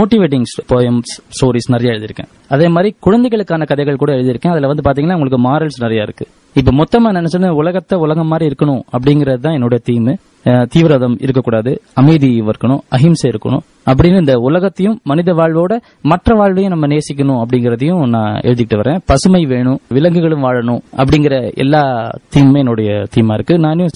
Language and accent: Tamil; Madurai, Tamil Nadu, India; first language Malayalam; Tamil is a second language; நான் என்னுடைய தாய்மொழிங்கிறது வந்து மலையாளம், ஆனா நான் படித்தது வளர்ந்தது எல்லாமே மதுரையில்.